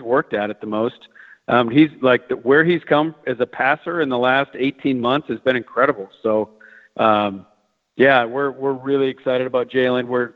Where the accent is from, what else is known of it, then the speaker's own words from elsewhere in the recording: Michigan, United States; Like growing up in Michigan as a kid, I was a huge Lions fan